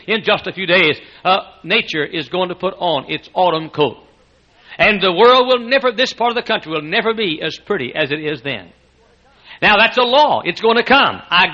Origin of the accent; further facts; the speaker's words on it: Texas, United States; now in Indiana, United States; we came from Texas over 23 years ago to this area.